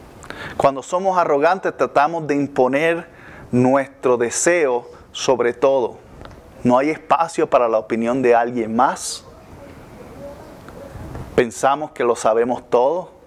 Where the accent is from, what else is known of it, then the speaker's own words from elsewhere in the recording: Puerto Rico; En Puerto Rico, en mi país, decían mucho, el que no escucha consejo no llega viejo.